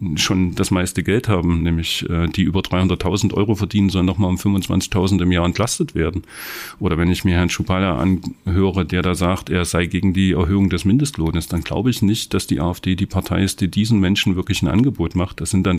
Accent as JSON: {"language": "German", "region": "Saxony", "country": "Germany", "tie": "born or raised there", "said": "Ich bin selber, wie gesagt, im Erzgebirge aufgewachsen."}